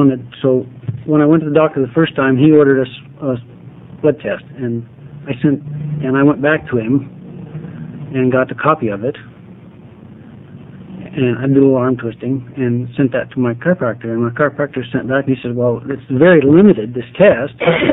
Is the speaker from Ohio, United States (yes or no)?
no; Rogue River, Oregon, United States; I'm from Rogue River, Oregon, which is between Grants Pass and Medford.